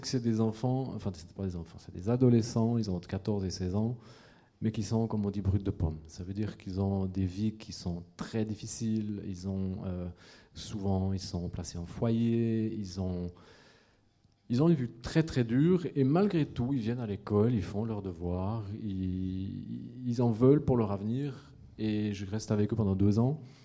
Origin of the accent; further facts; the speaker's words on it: Fribourg, Switzerland; also born or lived in Châtel-Saint-Denis / Romont; je suis né à Châtel-Saint-Denis, ensuite j'ai habité un temps dans un petit village tout près de Romont. Ensuite, je suis venu habiter à Fribourg, oui.